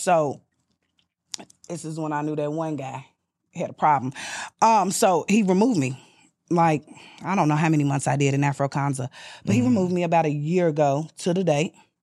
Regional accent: Louisville, Kentucky, United States; As a child, back in the day, 12, 13, 14 years old, I grew up on Madison on 24th.

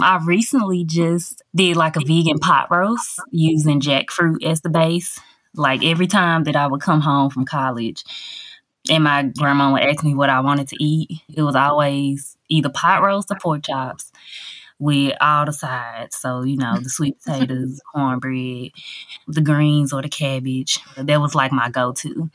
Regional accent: Covington, Tennessee, United States; Yes, Covington, Tennessee.

